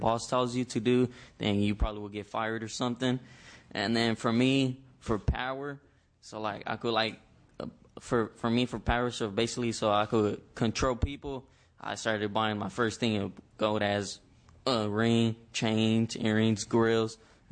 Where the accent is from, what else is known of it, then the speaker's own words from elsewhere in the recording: Fresno, California, United States; Hello, everyone. … I'm from Fresno.